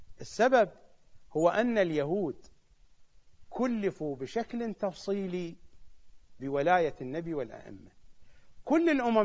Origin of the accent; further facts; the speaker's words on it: Iraq; accent: Iraqi Arabic; ملبس بالضبط في لهجتنا العراقية يعني كلاوتشي.